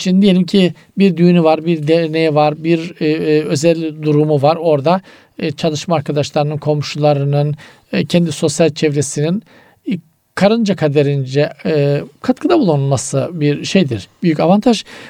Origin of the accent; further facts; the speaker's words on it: Black Sea Region, Turkey; Bizim Karadeniz'de eskiden çok yaygındı hocam.